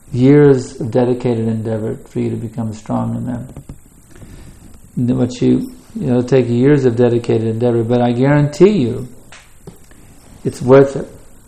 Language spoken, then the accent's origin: English; United States; I've mixed so freely with men growing up in American culture